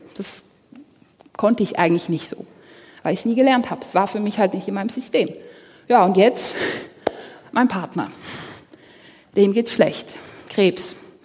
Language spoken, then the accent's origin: German; Poland; German is a second language; now in Switzerland; Also ich bin ja aus Polen, von meinem Namen her könnt ihr das erkennen.